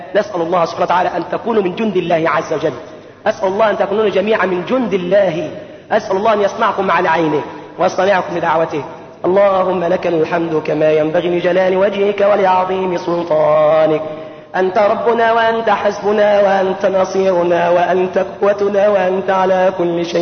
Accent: Egypt; حتى لا نفاجئ أمريكا عندنا في مصر. يا أهل مصر اتقوا الله عز وجل

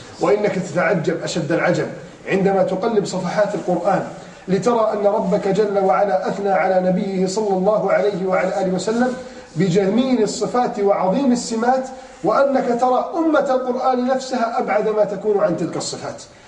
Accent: Egypt; عندنا في مصر

